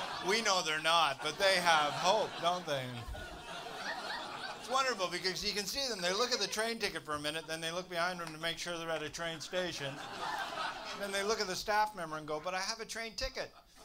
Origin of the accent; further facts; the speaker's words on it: Canada; now in United Kingdom; I'm from Canada originally, but I've lived in the UK for 12 years.